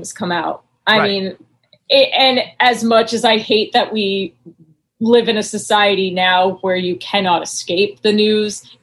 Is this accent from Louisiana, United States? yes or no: no; North Carolina, United States; I grew up in North Carolina.